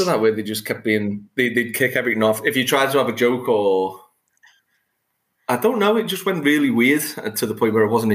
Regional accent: Liverpool, North West England, United Kingdom; I'm from Liverpool in England.

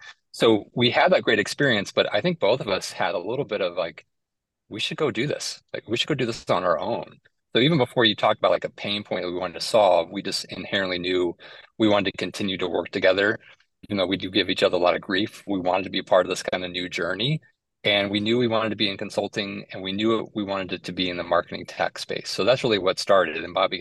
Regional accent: Indianapolis, Indiana, United States; And growing up in Indianapolis, knew ExactTarget, had become a publicly traded company, had acquired Pardot.

